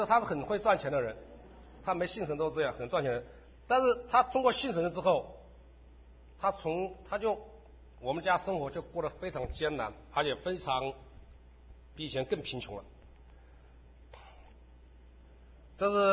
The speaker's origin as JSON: {"language": "Chinese", "town": "Wuhan", "region": "Hubei", "country": "China", "said": "我来自湖北武汉。"}